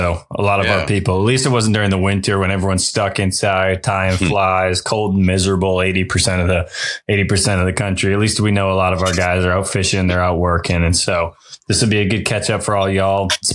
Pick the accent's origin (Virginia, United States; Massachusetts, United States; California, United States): Massachusetts, United States; When people ask where I'm from, I normally say I'm from Massachusetts, but I was raised by Maine.